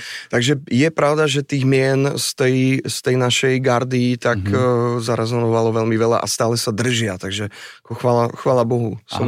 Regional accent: Košice, Košice Region, Slovakia; now in Prague, Czech Republic; Ja som Košičan, áno, áno.

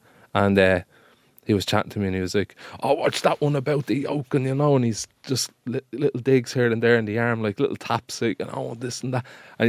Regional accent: Ballymun, Leinster, Ireland; I actually do live in Finglas, but I'm originally from Ballymun. It's a nice, nice area.

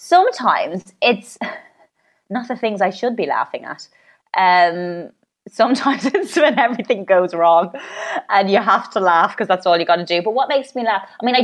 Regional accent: Ireland; now in London, United Kingdom; especially like I moved from Ireland to London, and that was such a big kind of culture shock anyway

